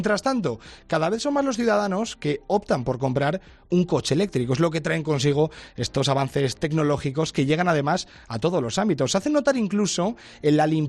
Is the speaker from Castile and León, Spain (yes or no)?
no; Asturias, Spain; Debe ser que esos intereses no coinciden con los de los asturianos, que, por cierto, también somos españoles.